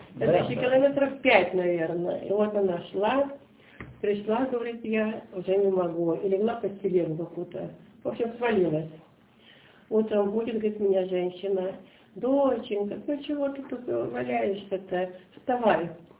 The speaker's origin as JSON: {"language": "Russian", "town": "Lyuban", "region": "Leningrad Oblast", "country": "Russia", "said": "Да, я сама из Любани. И конкретно из деревни Бородолина. У нас там был аэродром."}